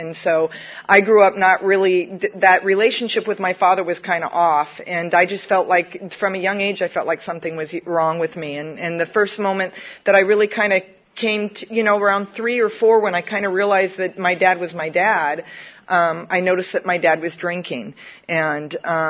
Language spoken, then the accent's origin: English; San Diego, California, United States; also born or lived in Claremont; I was born and raised in San Diego. I really love this area. Born at Balboa Naval Hospital, cost $7.49.